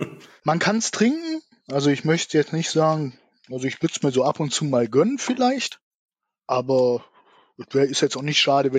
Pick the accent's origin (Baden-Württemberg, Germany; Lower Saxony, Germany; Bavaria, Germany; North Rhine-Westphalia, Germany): North Rhine-Westphalia, Germany; Duisburg; Ja, ich komme aus Duisburg.